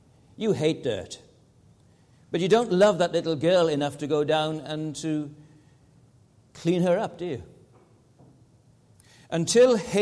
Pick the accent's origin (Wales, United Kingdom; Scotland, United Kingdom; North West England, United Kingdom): Wales, United Kingdom; also born or lived in Tasmania, Australia; now I'm from Wales, I'm from the west coast of Britain. I quite often used to go swimming in the sea in Wales without a wetsuit. I lived in Tasmania for 20 years.